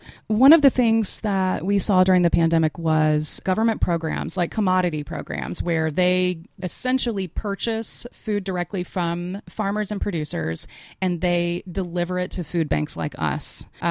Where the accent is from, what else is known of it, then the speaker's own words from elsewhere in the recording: Asheville, North Carolina, United States; I grew up here in Asheville. I went to Oakley Elementary when I was a kid.